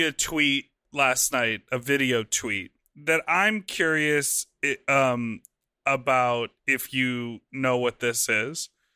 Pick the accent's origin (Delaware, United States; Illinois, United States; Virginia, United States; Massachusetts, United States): Illinois, United States; because I grew up outside of Chicago, and I would always think that like the kids who were in Chicago like had so much more life experience